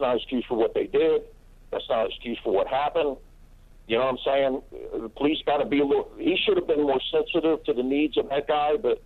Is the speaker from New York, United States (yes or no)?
no; Miami, Florida, United States; born or raised there